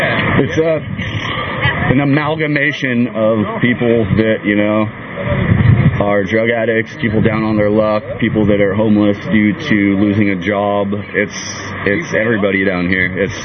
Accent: Santa Cruz, California, United States; Yeah, I was born and raised in Santa Cruz.

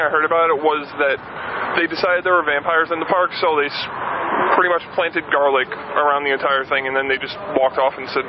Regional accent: Connecticut, United States; Connecticut.

